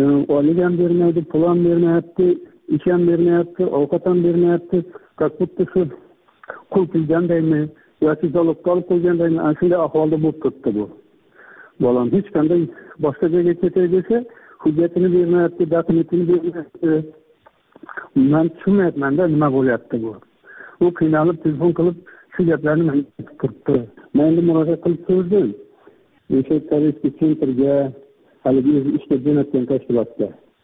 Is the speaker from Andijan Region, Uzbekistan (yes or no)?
no; Khorezm Region, Uzbekistan; 55 yoshdaman. Xorazmdanman.